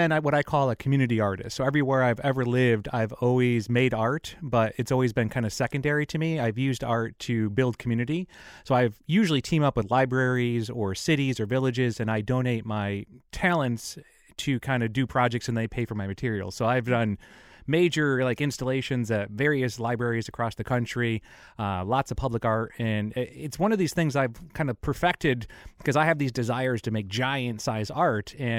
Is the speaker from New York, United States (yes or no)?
yes; Ithaca, New York, United States; now in Granville, United States; I'm from Ithaca.